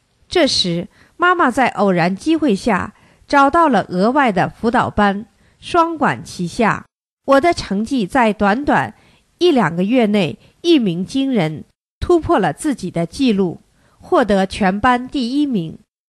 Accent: Penang, Malaysia; 我是来自槟城的大法小弟子，今年11岁。

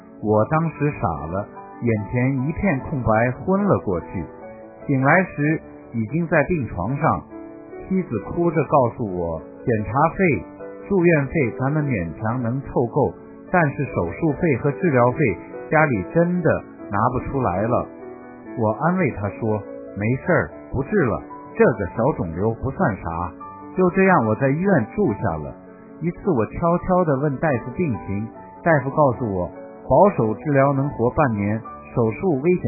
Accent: Northeast China, China; 我是东北的大法弟子

